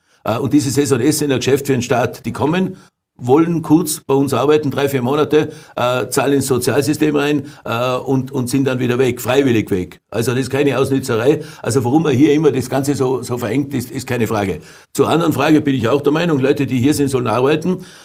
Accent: Tyrol, Austria; da muss man stolz sein als Tiroler.

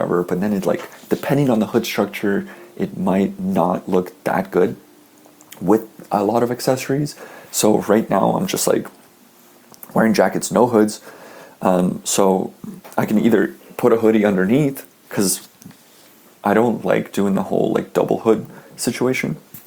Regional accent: Canada; I'm Canadian

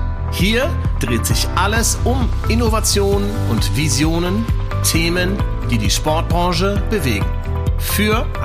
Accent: Cologne, North Rhine-Westphalia, Germany; Ich komme ja mehr aus dem Norden Deutschlands, also aus Köln.

